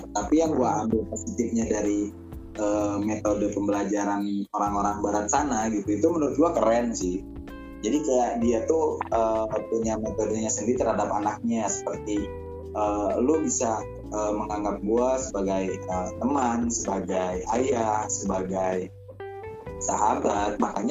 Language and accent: Indonesian; Bandung, West Java, Indonesia; apalagi di kota gue kan, disebutnya metropolitan lah ya, udah jadi metropolitan lah ya, di Bandung.